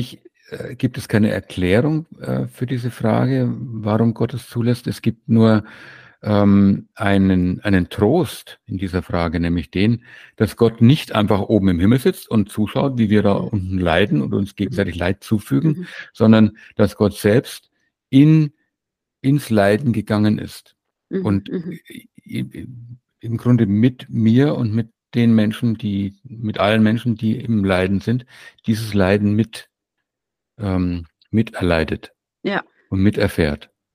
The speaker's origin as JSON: {"language": "German", "town": "Kronach", "region": "Bavaria", "country": "Germany", "tie": "born there", "said": "Aber ich bin halt nun mal in Kronach geboren und das ist in Deutschland und in einer evangelischen Familie."}